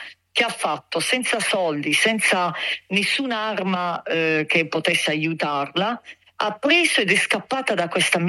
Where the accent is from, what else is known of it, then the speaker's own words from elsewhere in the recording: Bari, Apulia, Italy; Io vivo a Bari, sul mare, quindi comunque il mare che mi scorre dentro, e Barise Verace, insomma, nata qui.